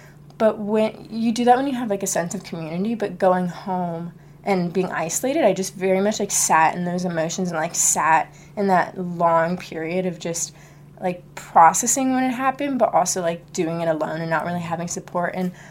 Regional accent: Reston, Virginia, United States; Yeah, so I'm from Northern Virginia, and I went to a really small high school

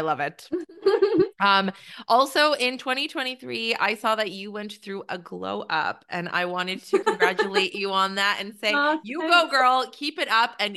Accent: Canada; I'm from Canada, so I know that it can get like minus 27, minus 35.

